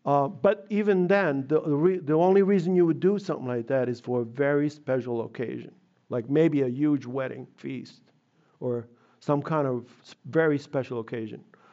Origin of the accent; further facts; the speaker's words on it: Italy; I grew up on a farm. You know, I grew up in Italy. I was, you know, when I was a little kid, I grew up on my grandfather's farm. We had some livestock.